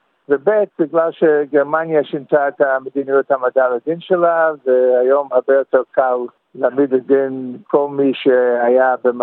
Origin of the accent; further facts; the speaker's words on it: United States; Hebrew is a second language; now in Israel; אני יליד ארצות הברית, כפי שתשמעו מהמבטע שלי. אבל עליתי לפני כמעט 50 שנה ארצה